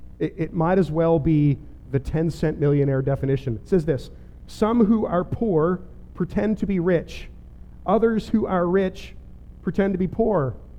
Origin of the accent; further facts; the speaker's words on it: Fredericton, New Brunswick, Canada; I grew up kind of outside of Fredericton.